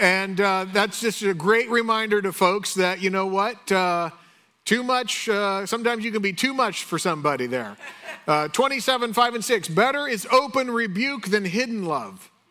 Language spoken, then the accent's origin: English; Oceanside, California, United States; where I grew up in Oceanside in Carlsbad